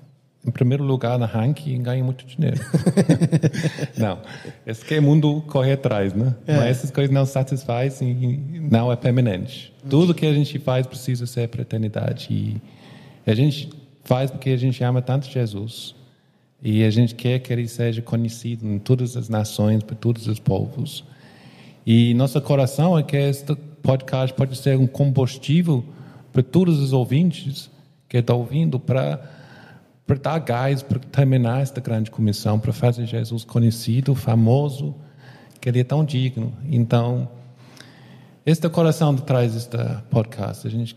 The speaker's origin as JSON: {"language": "Portuguese", "region": "England", "country": "United Kingdom", "second_language": "Portuguese", "lives_now": "Fortaleza, Brazil", "said": "eu moro aqui em Ceará, no calor da Fortaleza. Eu amo o Brasil, sou inglês. Que talvez meu sotaque ainda, infelizmente, tem um pouquinho, mas eu vou chegar lá."}